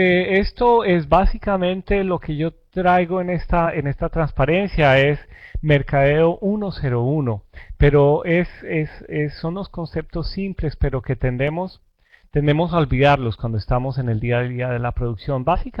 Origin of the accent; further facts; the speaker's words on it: Colombia; Yo soy colombiano y nací en una zona cafetera. Mi familia es cafetera.